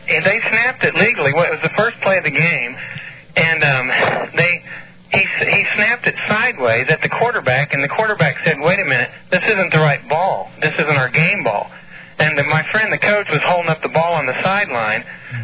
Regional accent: Kansas, United States; from Kansas.

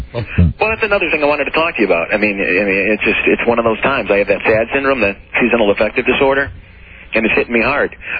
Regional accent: Chicago, Illinois, United States; And Chicago's my hometown, and I moved back for the third time, and then I felt like a stranger in my hometown.

